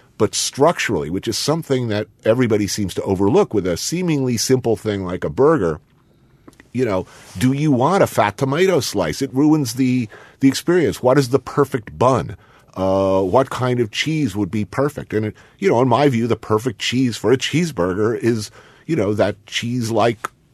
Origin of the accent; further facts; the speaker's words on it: Chicago, Illinois, United States; Mr. President, as a Chicagoan, as a true Chicagoan